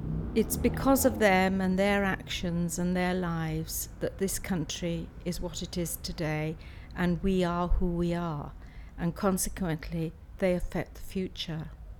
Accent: Swansea, Wales, United Kingdom; I'm age 68 and I'm from Swansea in South Wales.

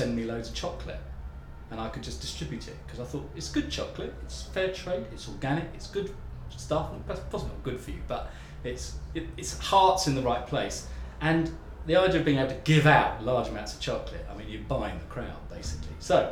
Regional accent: Bristol, South West England, United Kingdom; I'm from Bristol, and I'm 52.

